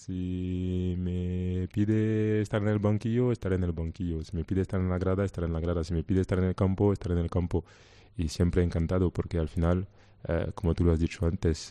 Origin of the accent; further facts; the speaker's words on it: Paris, Île-de-France, France; Mi familia es de ahí. Yo me crecí en París y obviamente París siempre estará en mi corazón por la infancia y todo lo que he vivido ahí.